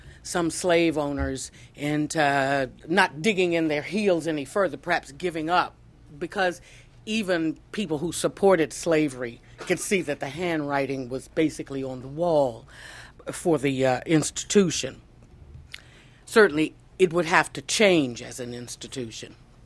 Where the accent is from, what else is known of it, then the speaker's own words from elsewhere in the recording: Washington, District of Columbia, United States; I wanted to write about Washington again. It's my hometown, and I feel very passionate about it